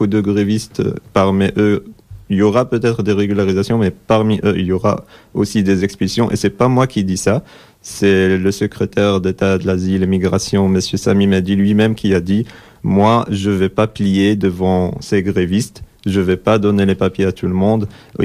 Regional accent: Morocco; now in France; je suis fier que je viens du Maroc, par exemple, et tout ça. Mais j'ai plus envie de revenir chez moi parce que ça fait 11 ans que j'ai quitté mon pays.

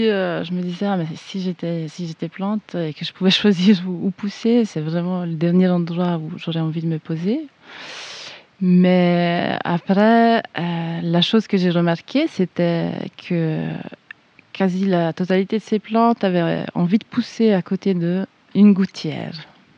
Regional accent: Ticino, Switzerland; now in Geneva, Switzerland; j'habite à Genève, je viens du Tessin

